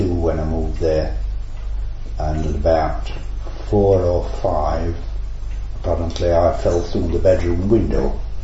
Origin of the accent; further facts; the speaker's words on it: Sheffield, Yorkshire and the Humber, United Kingdom; born there; No, I was born in Netheredge Hospital.